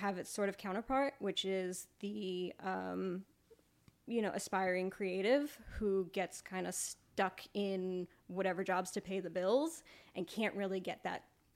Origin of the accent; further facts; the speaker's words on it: New York, United States; And, you know, I grew up in New York. I did the New York grind for a while